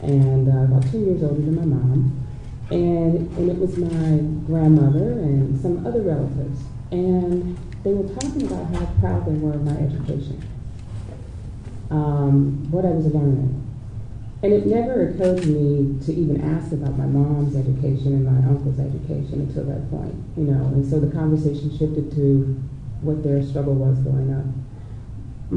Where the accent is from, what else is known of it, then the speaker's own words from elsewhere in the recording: North Carolina, United States; I grew up in North Carolina in a small rural town.